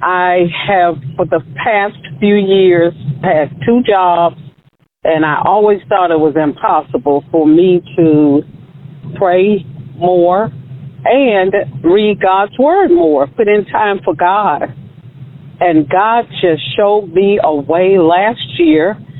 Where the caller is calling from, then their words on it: Montgomery, Alabama, United States; from Montgomery, Alabama.